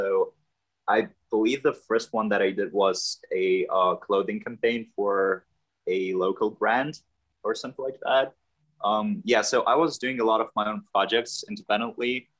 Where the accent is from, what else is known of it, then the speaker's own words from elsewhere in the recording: Lithuania; moved away as an adult; also born or lived in United Kingdom; now in Germany; Then I came back to my home country, Lithuania. I stayed there for a while. Now I am in Germany.